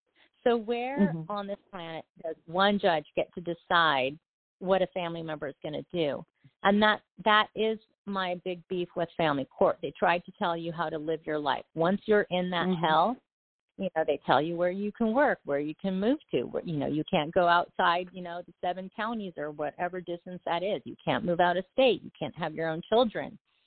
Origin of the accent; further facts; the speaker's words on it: Santa Cruz, California, United States; I decided to come home to my hometown of Santa Cruz, which was a lot more affordable and where all my family and friends and childhood people that I grew up with were.